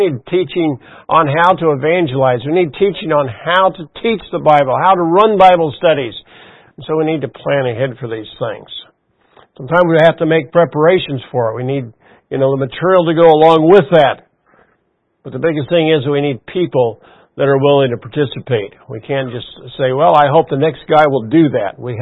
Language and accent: English; Iowa, United States; I grew up in Central Iowa. My wife, kind of the other side of Central Iowa, out east. I was east of Des Moines. She was south.